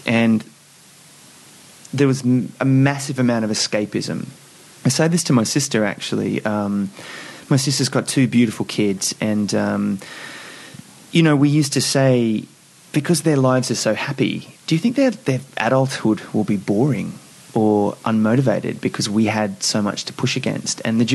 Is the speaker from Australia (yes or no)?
yes; Brisbane, Queensland, Australia; I mean, yes, living in Brisbane, we were, at the time I didn't realise, but I guess we were quite poor.